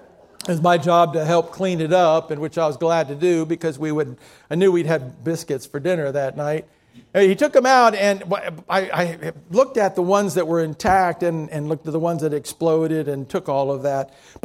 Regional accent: Miami, Florida, United States; Now, when I grew up in Miami, my dad worked for Kraft Foods.

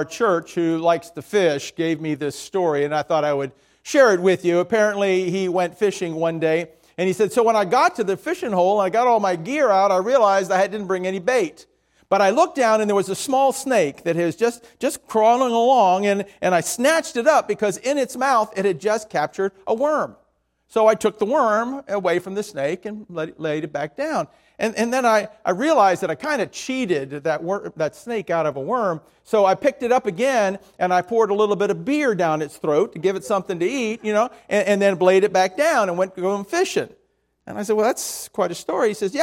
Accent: Miami, Florida, United States; Now, I grew up in Miami. I grew up on the edge of the Everglades. I have no fear of snakes.

